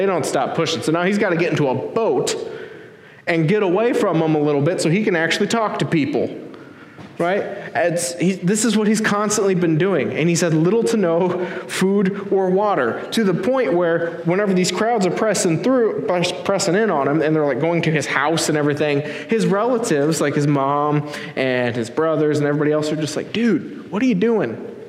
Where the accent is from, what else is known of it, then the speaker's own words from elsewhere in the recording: Eugene, Oregon, United States; because I grew up in Eugene, or not grew up in Eugene, but I went to school in Eugene